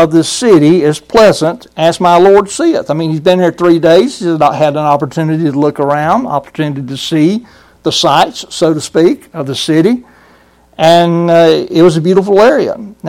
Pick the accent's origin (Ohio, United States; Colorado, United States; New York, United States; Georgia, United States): Georgia, United States; Brunswick; I grew up in Sterling Baptist Church in Brunswick, Georgia, and we grew up with sulfur water in that church.